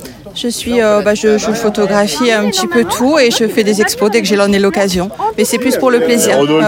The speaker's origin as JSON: {"language": "French", "region": "Normandy", "country": "France", "said": "Si, tout à fait. Je suis normande, c'est pour ça."}